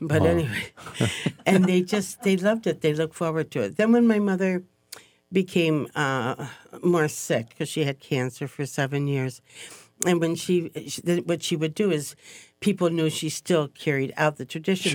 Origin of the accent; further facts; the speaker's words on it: Detroit, Michigan, United States; because I'm from Detroit, Michigan